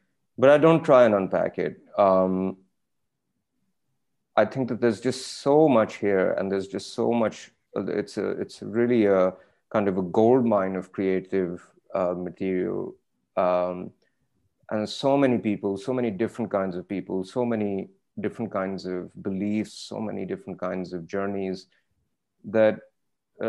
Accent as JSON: {"language": "English", "country": "Pakistan", "tie": "born or raised there", "said": "that's kind of really what I think about growing up in Pakistan"}